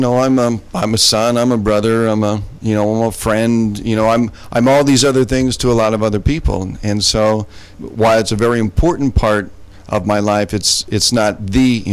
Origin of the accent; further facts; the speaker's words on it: Fort Dodge, Iowa, United States; And I've always been very proud to say that I'm from Fort Dodge. And this is my hometown.